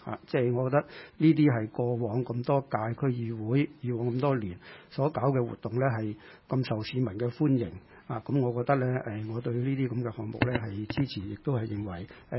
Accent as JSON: {"language": "Cantonese", "country": "China", "said": "即係作為中國人咧"}